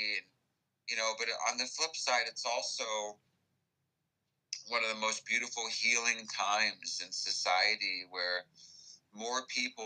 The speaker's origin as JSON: {"language": "English", "country": "United States", "said": "one of the biggest things I learned about Americanism and being an American is I was raised with so much of this unspoken, you can't just go somewhere"}